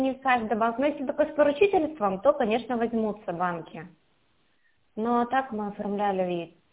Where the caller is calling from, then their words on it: Irkutsk, Irkutsk Oblast, Russia; Мы в Иркутске находимся.